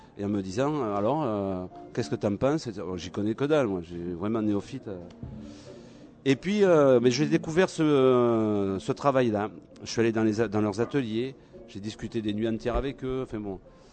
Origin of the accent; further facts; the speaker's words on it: Uzeste, Nouvelle-Aquitaine, France; je pense que j'ai grandi à Uzest